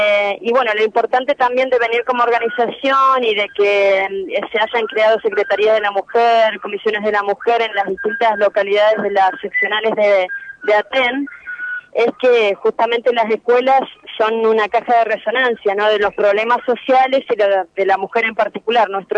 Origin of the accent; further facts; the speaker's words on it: Neuquén, Argentina; como nosotros somos alrededor de 100 compañeros que venimos de Neuquén, vamos a participar en distintas